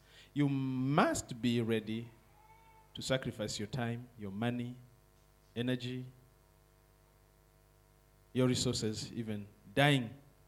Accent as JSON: {"language": "English", "country": "Tanzania", "tie": "born or raised there", "also_born_or_lived": "Kenya / Congo", "said": "I grew up in different countries. I grew up in Tanzania. I grew up in Kenya. I grew up in Congo."}